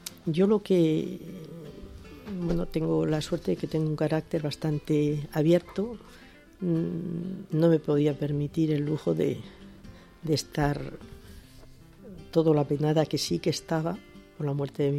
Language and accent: Spanish; Granada, Andalusia, Spain; acercarme un poco al mundo granadino, que es mi tierra.